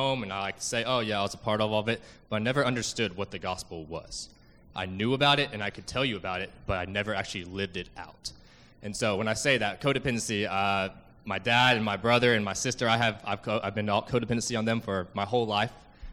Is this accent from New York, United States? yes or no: no; Wylie, Texas, United States; And I come all the way from Wiley, Texas, which is northeast of Dallas.